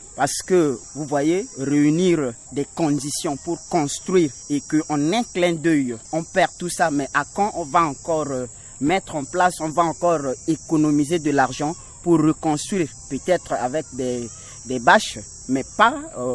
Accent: Central African Republic; En tant que centrafricain, en tant qu'humain

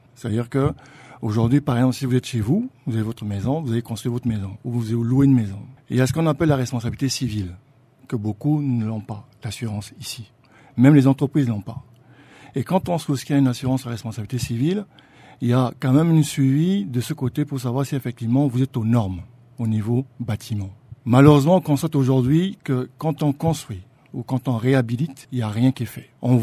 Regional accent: Central African Republic; en tant que centrafricain

